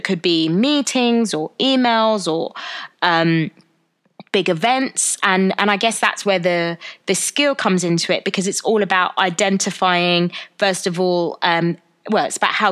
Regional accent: London, United Kingdom; I am born and raised in London.

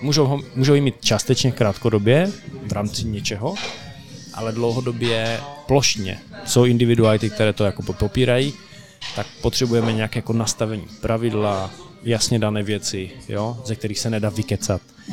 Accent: Ostrava, Moravian-Silesian Region, Czechia; Tak tím, že jsem z Ostravy, tak ani jedno.

